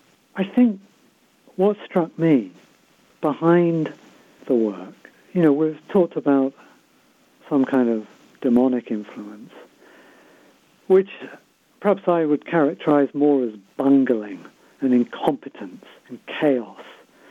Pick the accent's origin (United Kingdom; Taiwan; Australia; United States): United Kingdom; I am not an American. I'm British, and I was educated in a British university.